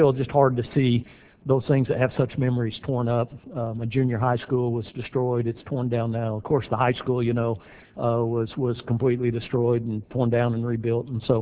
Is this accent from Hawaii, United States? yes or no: no; Joplin, Missouri, United States; I was actually born and raised in Joplin and went to school there and college there at Missouri Southern. And so it was kind of rough to see your hometown so torn up.